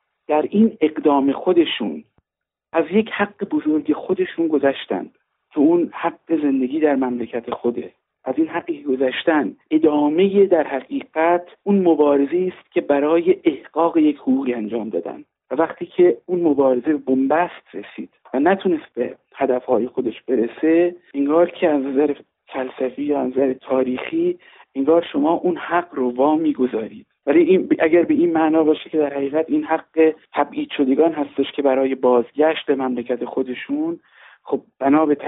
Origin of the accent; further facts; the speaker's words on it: Iran; moved away; نباید فراموش کرد که چرا ما از ایران آمدیم